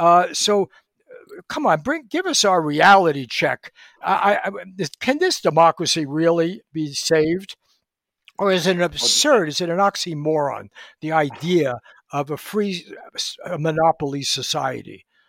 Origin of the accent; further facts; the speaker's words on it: New York City, New York, United States; And even when I grew up in New York City, I think you had 19 newspapers, you know.